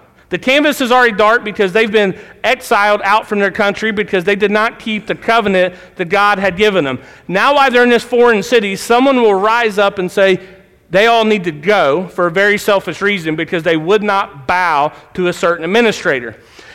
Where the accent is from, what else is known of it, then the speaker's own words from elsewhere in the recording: Appalachia, United States; Now, I'm an Appalachian kid, and our music comes from the hills, right?